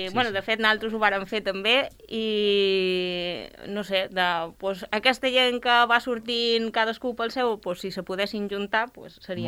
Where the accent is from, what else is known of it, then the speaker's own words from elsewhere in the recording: Ibiza, Balearic Islands, Spain; jo no he viscut en John com l'han viscut la gent d'aquí, perquè jo sóc d'Eivissa